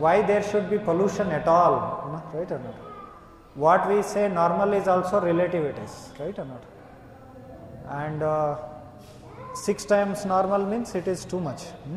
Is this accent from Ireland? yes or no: no; India; moved away as an adult; now in Nepal; So in this way, now you see, I came from India to Nepal.